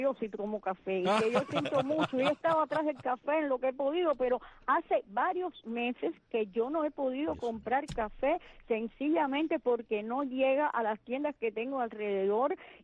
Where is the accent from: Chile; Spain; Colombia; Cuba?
Cuba